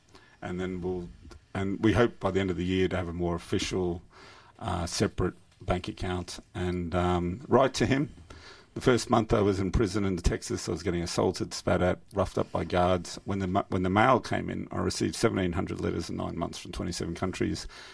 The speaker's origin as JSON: {"language": "English", "country": "Australia", "said": "Now, where Australians find our security is not building peace and justice in Australia and reconciling with Aboriginal people."}